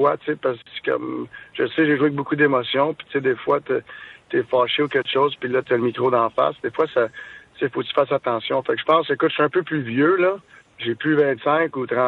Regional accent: Montreal, Quebec, Canada; je viens de Montréal, ok. Fait que je sais comment que ça marche. J'avais le journal à Montréal chez nous tous les jours, tu sais, en grandissant.

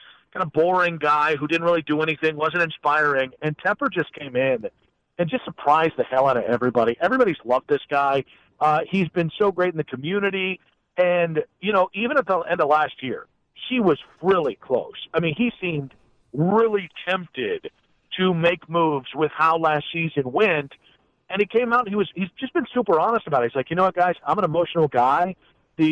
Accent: Cleveland, Ohio, United States; now in Charlotte, United States; I grew up in Cleveland. I hosted in Cleveland for about 7 years before I got down to Charlotte here, where I've been now for about a year and a half.

